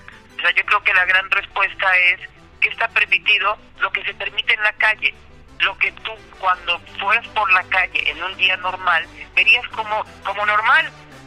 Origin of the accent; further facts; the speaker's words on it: Guadalajara, Jalisco, Mexico; cómo podemos como tapatíos demostrar que en este país hay otros caminos